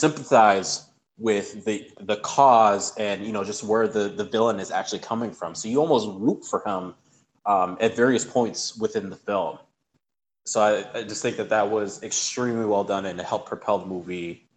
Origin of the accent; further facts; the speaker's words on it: United States; born more Nigerian American, where we were raised, obviously, the customs and the culture that is being Nigerian, but we were also surrounded with fellow Americans and whatnot. So I learned to be American that way.